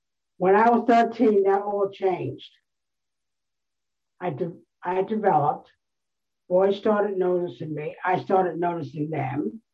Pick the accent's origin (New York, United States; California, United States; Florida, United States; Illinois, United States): New York, United States; I'm originally from New York. I was brought up in a foster home. There were six of us, and I was the youngest of six.